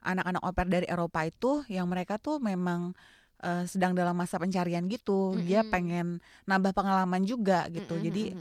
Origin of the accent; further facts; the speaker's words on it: Indonesia; Kayak misalnya gue dari Indonesia, berarti gue ngajarin bahasa Indonesia, perkenalan sedikit-sedikit, dan juga kayak kasih tahu budaya di Indonesia itu seperti apa, seperti itu.